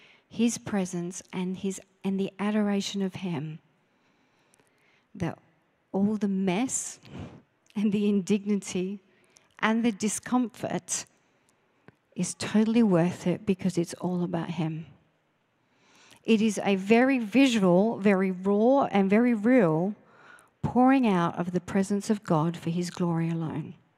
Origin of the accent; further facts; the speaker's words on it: Australia; As an Australian, I just suck it up and she'll be right, mate, brush it off and get on with it.